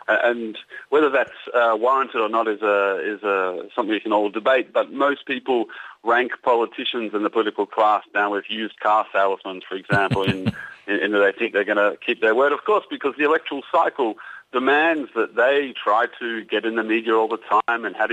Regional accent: Australia; now in Hungary; I'm actually Australian.

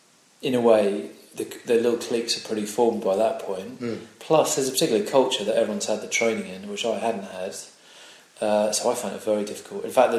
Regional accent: South East England, United Kingdom; Well, I grew up in Berkshire, just in the Thames Valley, west of London, southeast of England.

